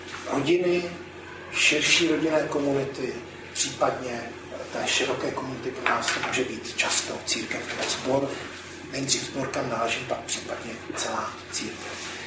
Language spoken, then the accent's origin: Czech; Prague, Czechia; já rodilý Pražák